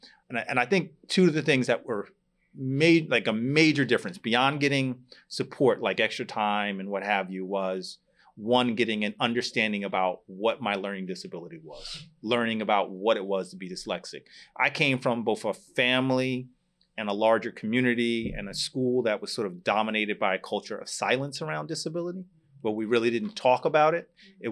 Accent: Franklin Township, New Jersey, United States; I am here from New Jersey, and actually you guys are in my hometown right now. I grew up in Franklin Township.

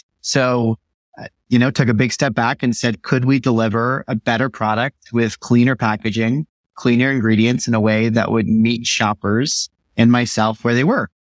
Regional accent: Boulder, Colorado, United States; I was born in Boulder, Colorado. So grew up with a lifestyle and better for you everything.

